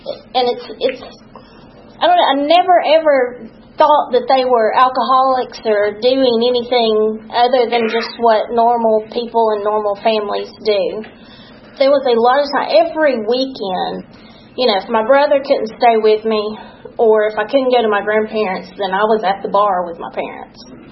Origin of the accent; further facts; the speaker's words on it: Dalton, Georgia, United States; moved away as an adult; I was born in Dalton, Georgia, in 1976. It's a town about 2 hours north of here, much smaller than Atlanta, of course. And I lived there all my life until May of last year when I moved here.